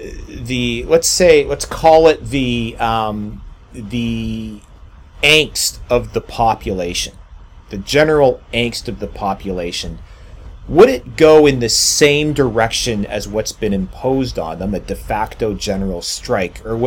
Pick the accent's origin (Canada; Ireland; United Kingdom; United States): Canada; And as a Canadian, I mean, typically we shouldn't care what goes on in another country's election